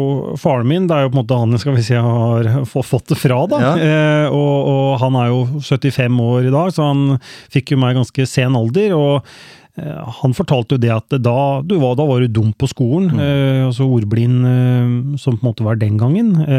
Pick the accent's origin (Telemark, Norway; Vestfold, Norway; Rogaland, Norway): Telemark, Norway; Skien; Jeg har vokst opp på Kleiva, så jeg ekte Kleiva-gutt. Born and raised i Skien. Moren min fra Bø, og faren min fra Larvik. Og bodde her, og der vokste jeg da opp med min tvillingssøster.